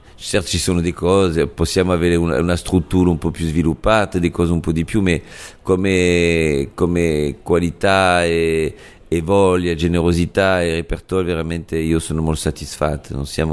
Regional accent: Nice, Provence-Alpes-Côte d'Azur, France; born there; Italian is a second language; In più sono nata a Nizza, Nizza che è più italiana che francese

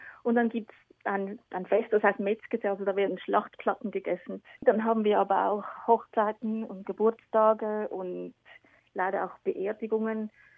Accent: Switzerland; Ja, wir 9 Schweizer sind alle da geboren in der Schweiz.

